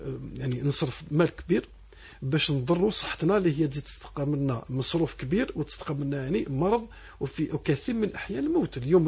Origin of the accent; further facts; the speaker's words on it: Algeria; احنا هنا كجزائريين اذا ولما ما نعرفوش نسير الوقت